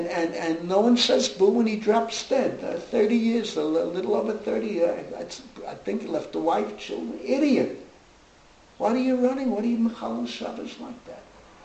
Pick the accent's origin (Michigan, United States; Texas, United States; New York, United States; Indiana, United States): New York, United States; Bronx; you're from Boston, B'nai Akiva, I'm from the Bronx, B'nai Akiva